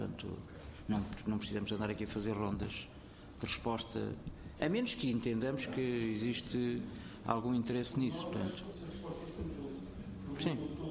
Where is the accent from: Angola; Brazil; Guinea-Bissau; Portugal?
Portugal; Lisbon; na medida em que até sou de Lisboa